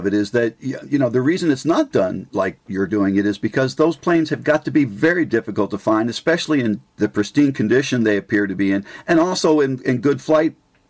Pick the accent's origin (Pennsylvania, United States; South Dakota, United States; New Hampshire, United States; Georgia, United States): Pennsylvania, United States; Reading; I'm from Reading, Pennsylvania. We used to have a tremendous air show when I was a kid there.